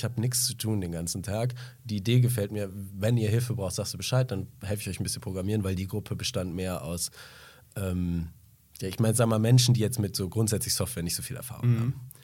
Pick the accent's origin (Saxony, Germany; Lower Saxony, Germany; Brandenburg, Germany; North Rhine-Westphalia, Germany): North Rhine-Westphalia, Germany; Cologne; ich komme aus Köln